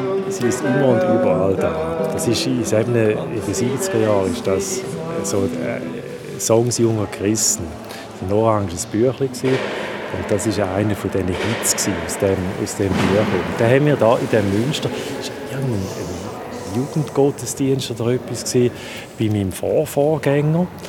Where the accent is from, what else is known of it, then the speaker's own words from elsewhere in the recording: Schaffhausen, Switzerland; Ich bin ja hier in Schaffhausen aufgewachsen. Wenigstens der bewusste Teil der Jugend, also die Oberstufe.